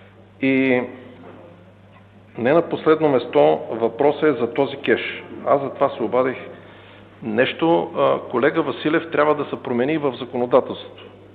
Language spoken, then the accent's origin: Bulgarian; Pleven, Pleven Province, Bulgaria; ходят до Плевен в моя роден край